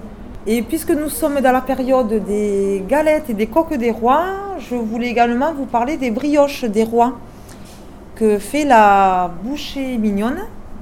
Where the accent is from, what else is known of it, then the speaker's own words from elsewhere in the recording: Saint-Étienne, Auvergne-Rhône-Alpes, France; moi, déjà, je suis stéphanoise. J'habite à Saint-Étienne depuis plus de 10 ans.